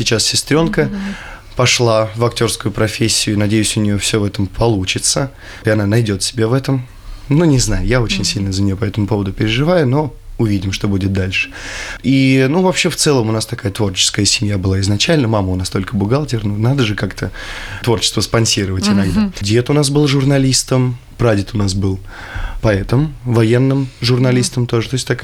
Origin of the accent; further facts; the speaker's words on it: Nizhny Novgorod, Nizhny Novgorod Oblast, Russia; also born or lived in Moscow; now in Ryazan, Russia; Я родом из Нижнего Новгорода. В Рязани я уже, получается, какой, 3-й год.